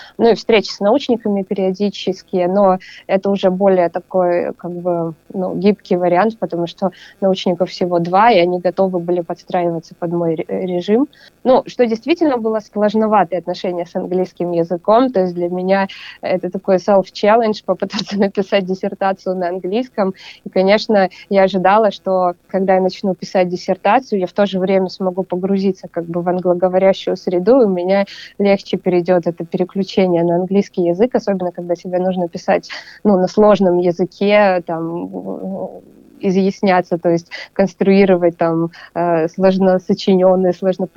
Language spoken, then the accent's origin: Russian; Russia; пообщаться с Россией, увидеться с друзьями, там, съездить на мою малую родину